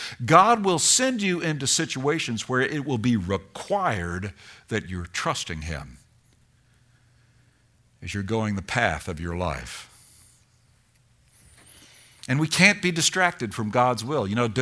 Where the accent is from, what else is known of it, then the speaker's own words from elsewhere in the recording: Kentucky, United States; now in Georgia, United States; So I came from Kentucky to Georgia.